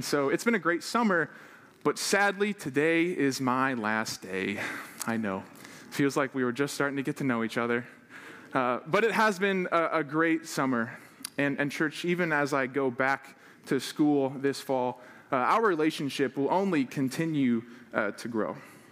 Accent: Quincy, United States; I'm from Quincy

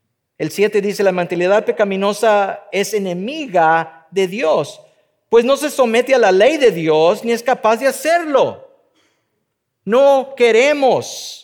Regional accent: United States; nosotros como norteamericanos, como americanos, que podemos aprender mucho de nuestra propia cultura

